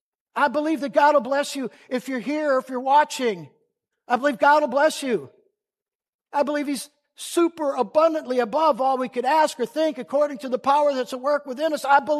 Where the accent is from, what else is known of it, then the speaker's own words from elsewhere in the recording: Minneapolis, Minnesota, United States; I grew up in South Minneapolis on Chicago and 35th Street, and from there to Lake Street, we ran around